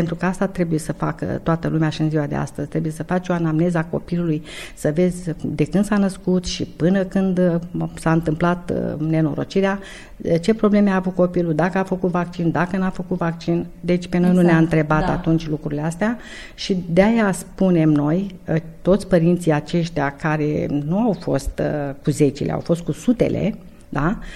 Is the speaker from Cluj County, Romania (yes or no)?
no; Galați, Galați County, Romania; now in Bacău, Romania; că eu sunt gălățeancă, dar ne-am mutat în Bacău și stăm în Bacău din 1986.